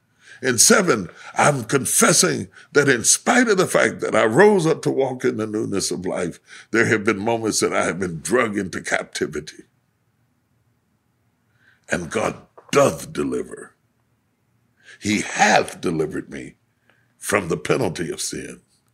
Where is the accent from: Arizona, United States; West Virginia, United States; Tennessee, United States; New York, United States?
West Virginia, United States; Charleston; I grew up in Charleston, West Virginia.